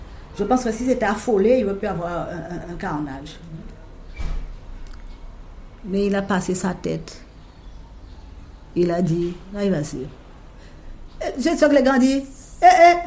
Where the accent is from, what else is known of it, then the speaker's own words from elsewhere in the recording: Guadeloupe, France; nous, Guadeloupéens, nous sommes Français depuis 1655.